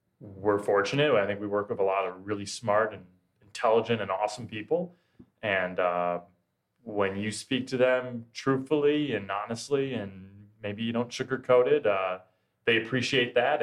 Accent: Arlington Heights, Illinois, United States; I'm from Arlington Heights originally. It's northwest suburbs of Chicago. Probably found the game maybe age like 12 or 13.

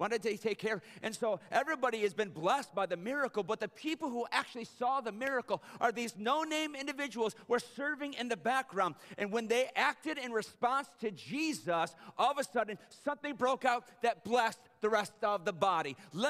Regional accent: Detroit, Michigan, United States; Now, I grew up in Detroit, but when I went to school in Missouri, something that I heard from a lot of my southern friends, and I don't know how true it is because I'm from the north, I'm a Yankee

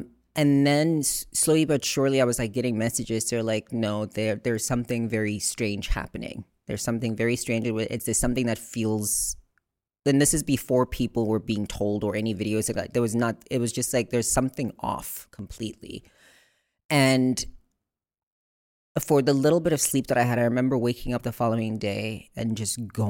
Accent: South Africa; I was in Seattle visiting one of my friends that I grew up with in South Africa.

